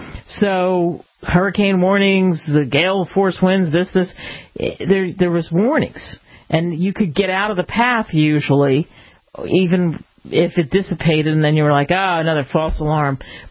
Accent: Philadelphia, Pennsylvania, United States; what did I know what I was doing coming from Philly?

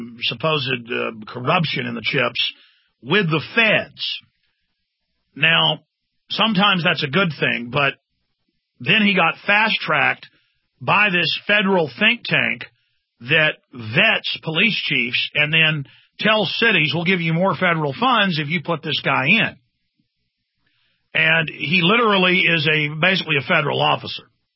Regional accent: Dallas, Texas, United States; But, you know, Dallas is my hometown, and he'll fit in nicely there.

